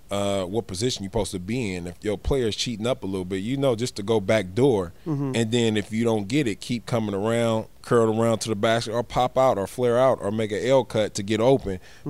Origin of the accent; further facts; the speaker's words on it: Oakland, California, United States; Yeah, no, I'm from Oakland, man. They know me, man.